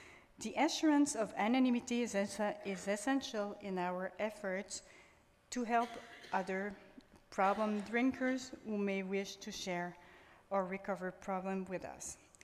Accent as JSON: {"language": "English", "town": "Ottawa", "region": "Ontario", "country": "Canada", "said": "I'm an alcoholic from Ottawa"}